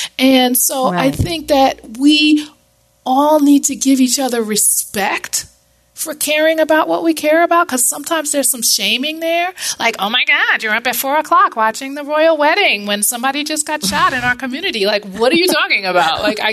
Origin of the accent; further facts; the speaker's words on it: New York, United States; now in South Florida, United States; But the funny thing is I grew up in New York. And for the most part, Dominicans and Puerto Ricans, and we all just get along.